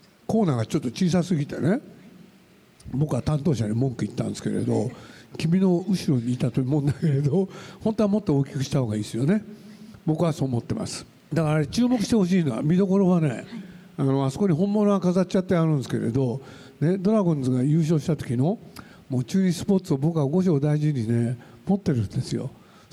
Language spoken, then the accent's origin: Japanese; Nagoya, Aichi, Japan; born there; 1つ、僕が生まれたのはですね、この愛知県の昭和区元宮っていう町なんですよね。